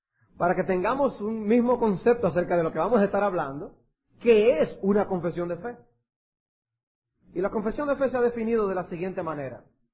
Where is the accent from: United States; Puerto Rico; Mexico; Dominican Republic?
Dominican Republic; la realidad es que como dominicanos arrastramos un sinnúmero de cualidades y de idiosincrasias